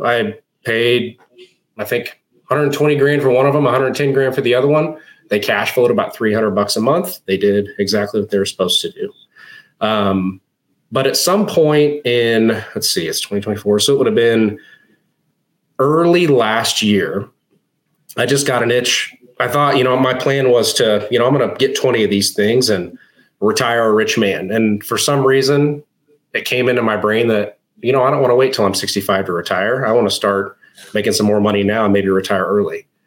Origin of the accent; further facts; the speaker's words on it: Kansas City, United States; So we're from Kansas City. A little bit of my professional background.